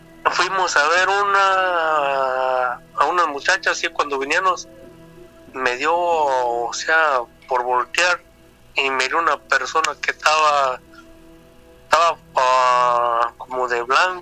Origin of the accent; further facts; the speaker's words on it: Guanajuato, Mexico; de ahí donde yo soy de Guanajuato, ¿verdad? La comunidad se llama Joroches.